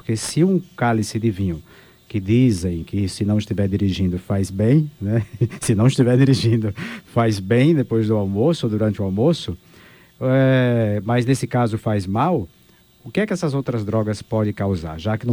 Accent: Bahia, Brazil; eu sou do interior da Bahia, nasci na roça.

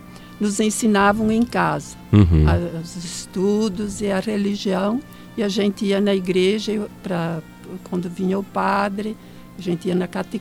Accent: São Sebastião do Caí, Rio Grande do Sul, Brazil; born there; eu nasci no Rio Grande do Sul, na época era a cidade São Sebastião do Caí, hoje pertence a Carlos Barbosa.

